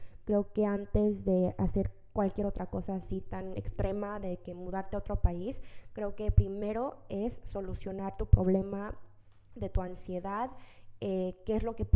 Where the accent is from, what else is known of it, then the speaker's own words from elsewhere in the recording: Mexico; now in South Korea; desde que nací en Corea, los primeros como meses de nacer, estuve en el hospital aquí en Corea porque tuve neumonía. Entonces, me quedé en el hospital desde literal bebé. Y luego, a los 3 meses, cuando fui a México